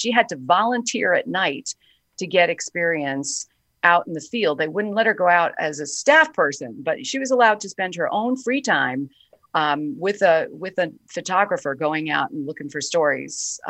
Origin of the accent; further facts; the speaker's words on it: Brooklyn, New York, United States; I grew up in Brooklyn, New York in the 70s, and my father would come home every night with a big stack of papers